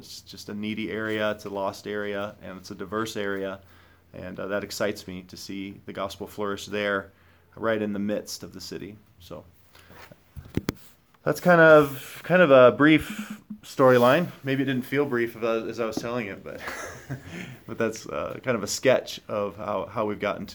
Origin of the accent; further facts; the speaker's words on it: Rapid City, South Dakota, United States; growing up in Rapid City and just having a heart for this city